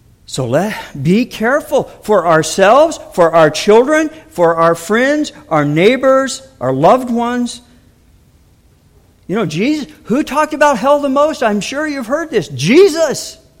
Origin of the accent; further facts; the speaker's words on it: United States; I'm a state turkey. I come from America. United States.